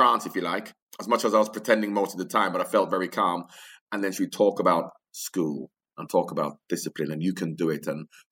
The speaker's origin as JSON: {"language": "English", "country": "Jamaica", "tie": "born or raised there", "said": "So I've never been a center back growing up in Jamaica. I was always an attacking player."}